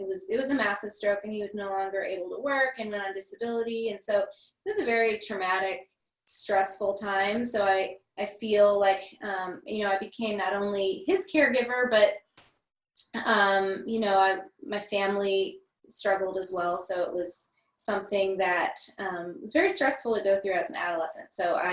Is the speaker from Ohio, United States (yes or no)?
no; Cape Girardeau, Missouri, United States; Yeah, I grew up in Cape Girardeau.